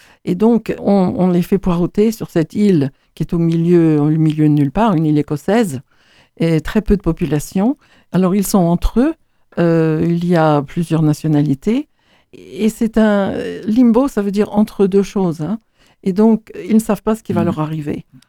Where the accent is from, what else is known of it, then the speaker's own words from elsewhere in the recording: France; now in Montesquieu, France; Chris est anglais, je suis française. Nous sommes venus à Montesquieu.